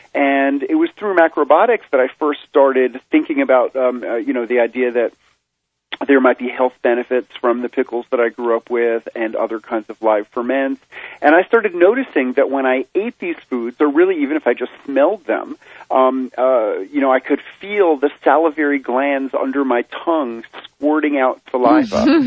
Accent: New York City, New York, United States; in my youth, growing up in New York City, I loved sour pickles.

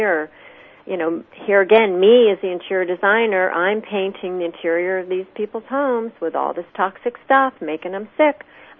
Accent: Virginia, United States; I am grateful that I grew up in Virginia with the big woods in my backyard.

